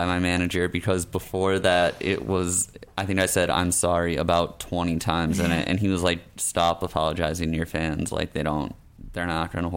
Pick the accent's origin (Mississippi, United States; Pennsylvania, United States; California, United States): Pennsylvania, United States; It's also kind of weird because I'm from Pennsylvania. I still live in Pennsylvania.